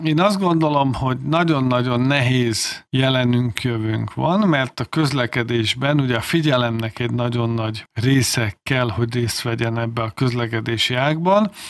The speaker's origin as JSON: {"language": "Hungarian", "town": "Tatabánya", "region": "Komárom-Esztergom", "country": "Hungary", "tie": "born or raised there", "said": "Amikor én pici gyerek voltam, akkor a szülővárosomban, Tatabányán két kezemen meg tudom számolni, hány darab magántulajdonban lévő autó volt."}